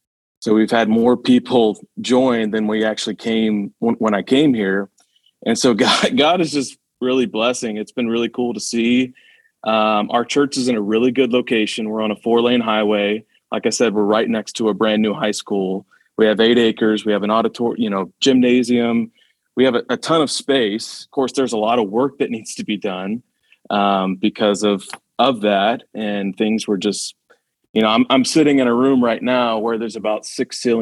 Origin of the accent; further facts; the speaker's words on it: Georgia, United States; also born or lived in Jacksonville, Florida; So I grew up in Georgia and was a youth pastor there for a few years.